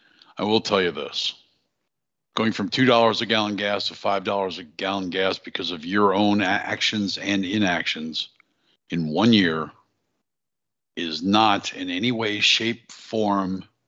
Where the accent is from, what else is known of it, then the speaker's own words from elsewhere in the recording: United States; It's our God-given right by being born American.